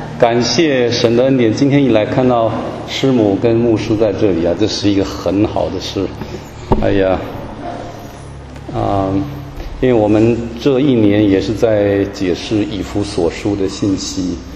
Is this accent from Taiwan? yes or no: yes; Taiwan; 哎，有中国各地来的，像我是从台湾来的